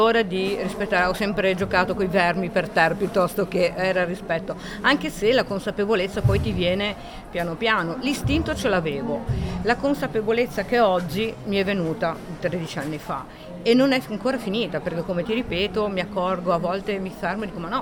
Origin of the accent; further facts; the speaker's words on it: Genoa, Liguria, Italy; perché appunto sono di Genova